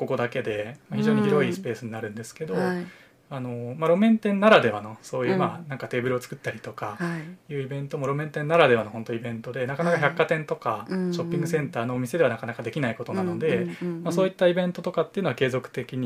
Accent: Tokyo, Japan; now in Kyoto, Japan; もともと東京出身でございます。

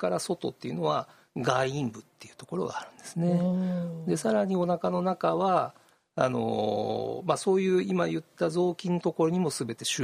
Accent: Kyoto, Japan; あ、そうですね、はい、地元出身で

